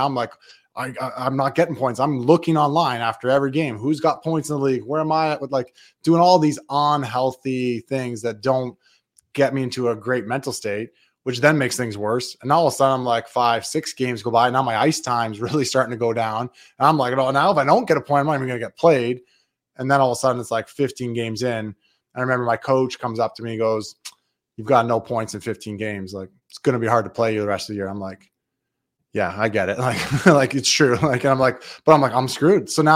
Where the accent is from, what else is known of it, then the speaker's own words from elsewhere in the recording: North Bay, Ontario, Canada; The hardest part was I'm in my hometown, which is a smaller hometown, North Bay, Ontario, like 50,000.